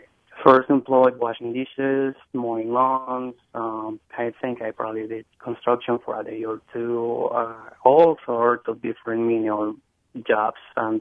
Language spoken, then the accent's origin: English; Mexico; moved away as an adult; now in United States; I was about 19. I was going to turn 20 when I came to the U.S. I had a very low education. I had only a 9th grade education from Mexico.